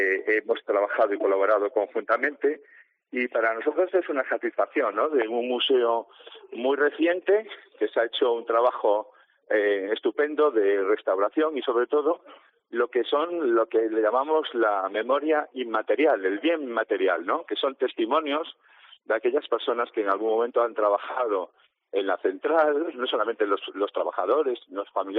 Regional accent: Galicia, Spain; y para yo que soy gallego, pues una comarca hermana

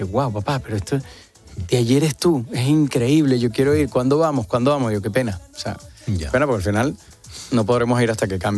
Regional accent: Venezuela; yo soy venezolano, soy rubio porque mis padres son españoles, pero soy venezolano

